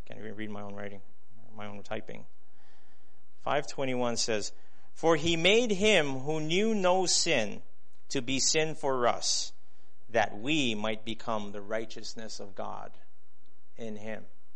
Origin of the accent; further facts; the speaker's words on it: Hawaii, United States; And growing up in Hawaii, I've been on the open sea when a storm happens